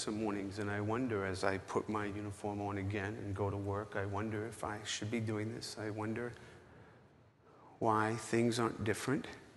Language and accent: English; Boston, Massachusetts, United States; I mean, you know, I'm from Boston, for crying out loud.